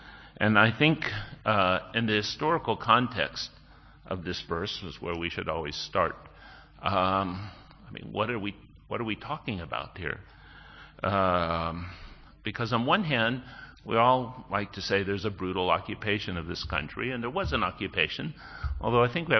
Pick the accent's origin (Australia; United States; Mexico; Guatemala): United States; Tampa, Florida; because I grew up in Tampa when hippiedom, you know, the hippies, you know, were at their high point.